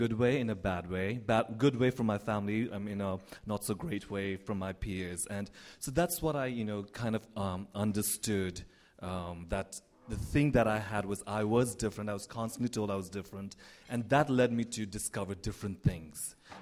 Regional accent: Nepal; Just so whoever doesn't know, I'm from Nepal. It's a really tiny little country between India and China.

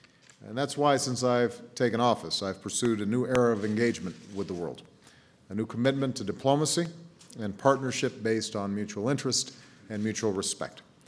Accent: Chicago, Illinois, United States; just like I understand that you visited my hometown of Chicago.

